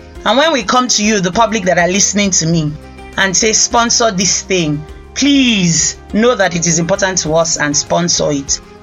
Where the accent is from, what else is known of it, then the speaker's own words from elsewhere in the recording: Rivers, Nigeria; And I am from the Niger Delta, I'm from River State, and I'm in the ICT space.